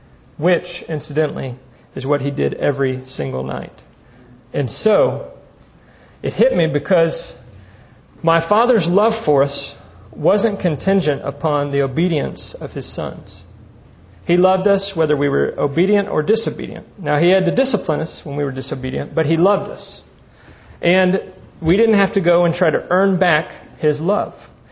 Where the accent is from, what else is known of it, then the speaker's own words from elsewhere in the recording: Texas, United States; We grew up in Texas, and so being a good father who buys what most people in Texas buy their two young boys.